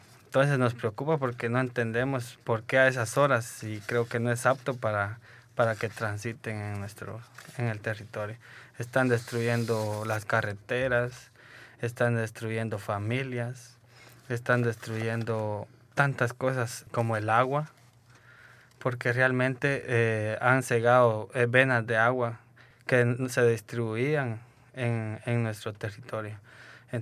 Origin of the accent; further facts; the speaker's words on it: Guatemala; nosotros como guatemaltecos quisiéramos que los ciudadanos se preocupen en qué están invirtiendo su dinero